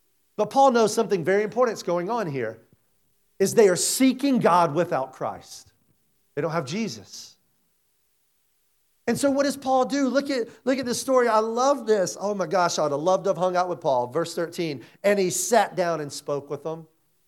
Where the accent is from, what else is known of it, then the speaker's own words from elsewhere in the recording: South Carolina, United States; accent: Southern; I ain't from Pennsylvania. I'm from South Carolina. It's so hard for me to do that now. I've been out of the South for so long